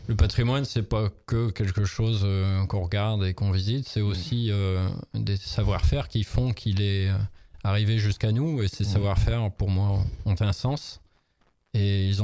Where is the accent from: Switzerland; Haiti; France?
France; moved away as an adult; quand je suis parti à 20 ans, je voulais être un citoyen irlandais. Je voulais pas qu'on me reconnaisse en tant que Français.